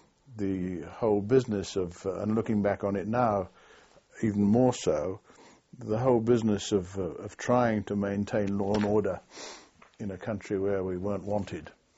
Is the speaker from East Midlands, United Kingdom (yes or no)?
no; Birmingham, West Midlands, United Kingdom; I was born in Birmingham.